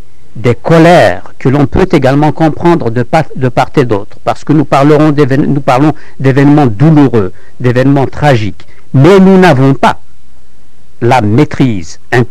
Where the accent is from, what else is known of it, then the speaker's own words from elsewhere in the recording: Algeria; Je suis algérien aussi, et donc le fait que ça vienne d'Algérie me touche.